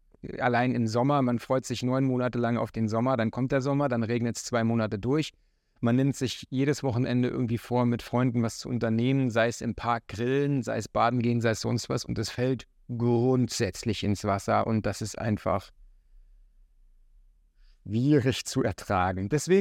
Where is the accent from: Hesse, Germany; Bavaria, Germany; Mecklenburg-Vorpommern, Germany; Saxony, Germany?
Mecklenburg-Vorpommern, Germany; moved away as an adult; now in Hamburg, Germany; ich bin geboren in Mecklenburg-Vorpommern, in der Nähe der polnischen Grenze. Da komme ich her, da bin ich groß geworden und bin dann im Alter von zarten 19, 20, irgendwas in dem Dreh, bin ich nach Hamburg gezogen